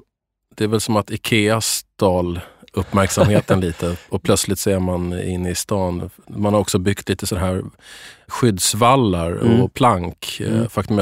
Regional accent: Stockholm, Stockholm County, Sweden; Jag är uppvuxen i två söderförorter till Stockholm, Fruängen och Sköndal. Mm. Jag bodde mina första 12 år i Fruängen. Eller jag föddes väl in i ett kollektiv kan man säga i Mälarhöjden. Men när jag var 1 år så köpte mina föräldrar ett litet radhus i Fruängen.

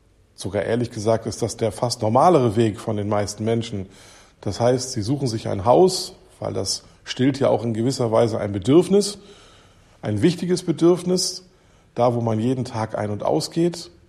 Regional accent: Schleswig-Holstein, Germany; also born or lived in Berlin / Baden-Württemberg; Ich bin in Berlin geboren, da leben auch meine Eltern. Irgendwie ist das schon ein großes Zuhause für mich. Aber aufgewachsen bin ich in Schleswig-Holstein. Mein Abi habe ich dann wieder in Berlin gemacht, wie auch meine Ausbildung.

